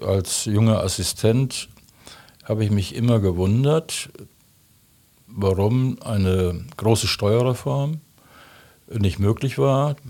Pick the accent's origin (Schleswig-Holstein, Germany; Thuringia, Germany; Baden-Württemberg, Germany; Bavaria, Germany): Schleswig-Holstein, Germany; Glückstadt; also born or lived in Berlin / Ahrenberg / Dortmund; Bin in Berlin geboren, aufgewachsen in Glückstadt an der Elbe und in Ahrenberg bei Koblenz. Meine Gymnasialzeit habe ich in Dortmund verbracht